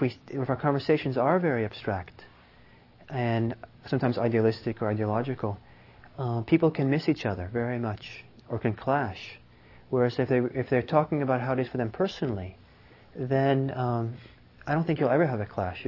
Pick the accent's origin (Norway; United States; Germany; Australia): Norway; moved away; my hometown in Norway after being gone for many, many years. And it's a big city of some 200,000-300,000 people.